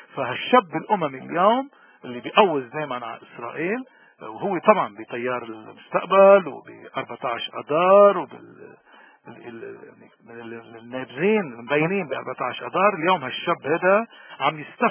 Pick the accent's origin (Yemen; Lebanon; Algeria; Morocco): Lebanon